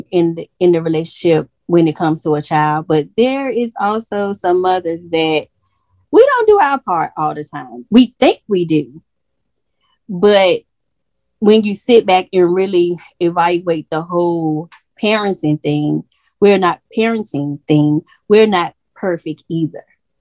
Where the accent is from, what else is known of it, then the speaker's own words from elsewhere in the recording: Gaston, North Carolina, United States; Okay, so I'm from Gaston, North Carolina